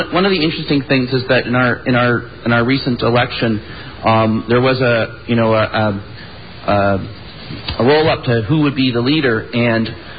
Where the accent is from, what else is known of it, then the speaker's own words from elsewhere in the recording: Ottawa, Ontario, Canada; I'm another Canadian from Ottawa.